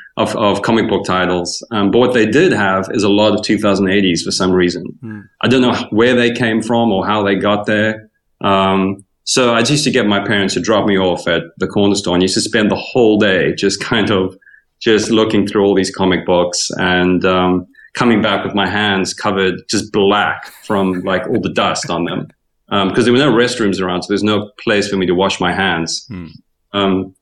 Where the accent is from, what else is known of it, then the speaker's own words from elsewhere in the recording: KwaZulu-Natal, South Africa; Yeah, I grew up on the Natal South Coast, which I call Twin Peaks by the Sea.